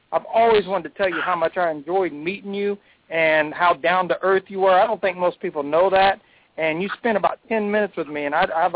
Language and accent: English; Fort Worth, Texas, United States; Hey, I'm from Fort Worth, Texas, brother.